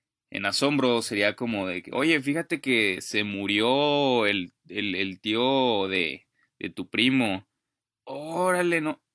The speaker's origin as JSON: {"language": "Spanish", "country": "Mexico", "said": "Es una conversación solo para que entiendan que como mexicanos, muchos abusamos de la palabra güey."}